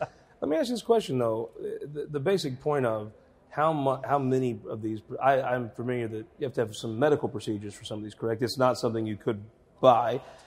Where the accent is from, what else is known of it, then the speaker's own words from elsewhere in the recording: Missouri, United States; But we're from Southern Missouri.